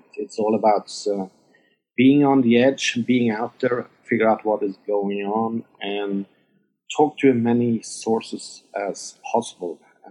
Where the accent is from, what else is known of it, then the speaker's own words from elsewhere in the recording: Norway; English is a second language; moved away as an adult; now in San Francisco, United States; I'm born and raised in Norway